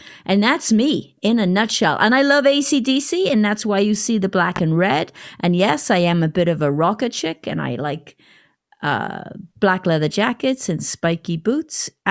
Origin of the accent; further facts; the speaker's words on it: Wales, United Kingdom; moved away as an adult; now in United States; I am indeed that rebellious farmer's daughter from Wales. I grew up in Wales, and I came to this country at age 23.